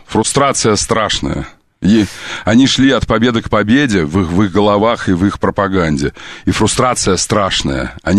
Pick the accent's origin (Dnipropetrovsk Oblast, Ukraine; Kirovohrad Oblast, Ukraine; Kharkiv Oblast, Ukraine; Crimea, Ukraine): Crimea, Ukraine; Kerch; born there; Я родился в Керчи, Крым, Керчь.